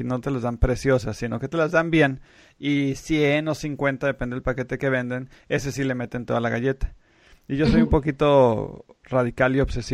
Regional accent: Mexico; Que es algo como mexicanos que de repente no sabemos decir que no

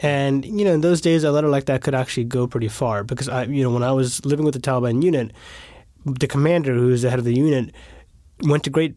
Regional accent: United States; Well, I'm an American journalist.

